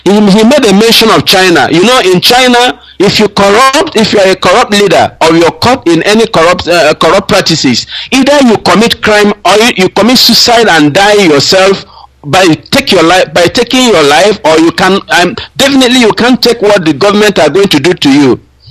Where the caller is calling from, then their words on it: Malaysia; I'm calling from Malaysia.